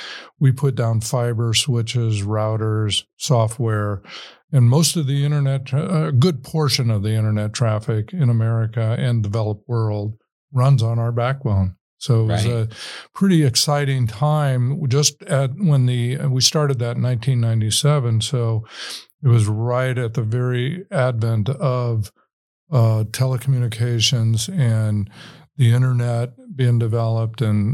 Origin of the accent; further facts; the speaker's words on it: Midwest, United States; Well, I grew up in the Midwest here.